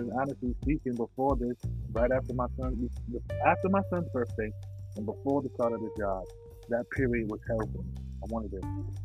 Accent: New York City, New York, United States; I wasn't confident in the building shaking because as a New Yorker, I know that, honestly speaking, the only thing that can really take down these buildings is planes.

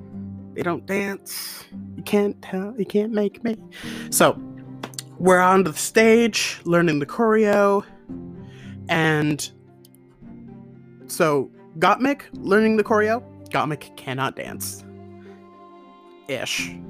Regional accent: Canada; And me as a Canadian watching, I'm like, no, yeah, I totally get what that was.

